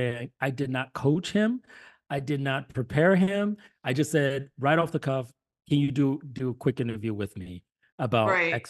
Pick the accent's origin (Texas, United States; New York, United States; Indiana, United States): New York, United States; New York City; also born or lived in Germany; the first thing I remember when I used to live in Germany was the first thing I tell them I'm from New York City